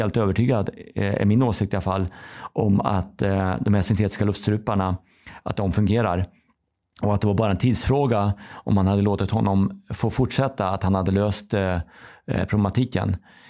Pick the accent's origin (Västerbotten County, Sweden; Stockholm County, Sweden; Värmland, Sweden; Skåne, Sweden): Värmland, Sweden; Karlstad; där jag kommer ifrån då, Karlstad, Kil så att säga